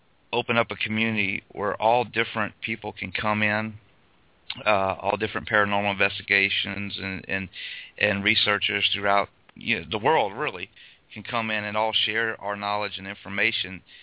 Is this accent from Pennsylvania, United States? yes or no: no; Morgan City, Louisiana, United States; also born or lived in Rochester, New York / Virginia; Well, I'm originally from Morgan City, Louisiana. I'm sure you know where that is.